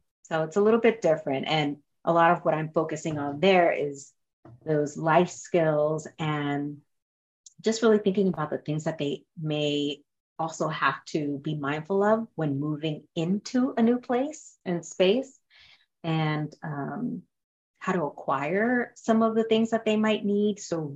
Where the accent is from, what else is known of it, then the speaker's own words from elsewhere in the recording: Maryland, United States; also born or lived in Florida; So yes, I am originally from Maryland. I am one of 8 kids. I'm number 3 from the oldest. I grew up there and after high school went to the military and after that moved to Florida